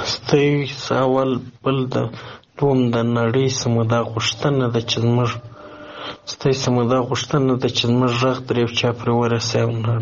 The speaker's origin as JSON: {"language": "Pashto", "region": "Kandahar", "country": "Afghanistan", "moved": "as an adult", "lives_now": "Pakistan", "said": "زه د افغانستان یم، د کندهار ولایت یم. په کندهار کې مې وظیفه درلوده، کومندان مې پوستي وم. اوس په پاکستان کې اوسم"}